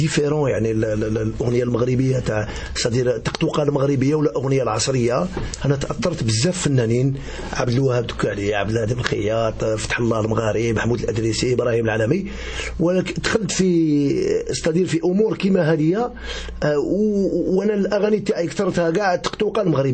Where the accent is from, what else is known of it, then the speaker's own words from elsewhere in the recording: Algiers, Algiers Province, Algeria; Je suis de la ville de Bande d'Alger, je suis de Bablouad.